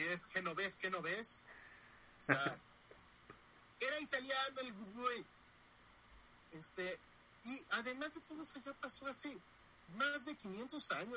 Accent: Mexico; todo lo que apreciamos como mexicano.

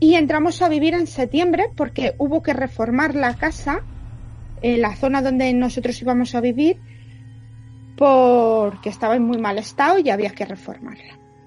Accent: Cantabria, Spain; Yo soy de Cantabria. Yo soy norteña, no más poder.

